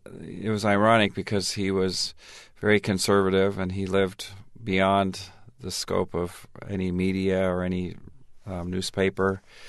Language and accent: English; Tanzania; also born or lived in Minnesota, United States; Well, I grew up in Tanzania. I was born in Minnesota, Garrison Keillor stock, Minnesota Norwegian Lutheran. But when I was 3 months old, my parents went to Tanzania.